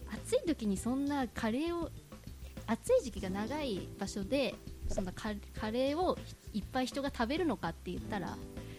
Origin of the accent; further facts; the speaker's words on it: Saga, Japan; まず私佐賀県出身です。